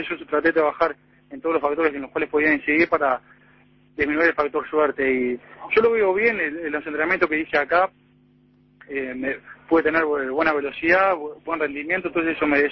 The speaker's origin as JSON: {"language": "Spanish", "country": "Uruguay", "said": "porque como deportista uruguayo es difícil aspirar a esta calidad"}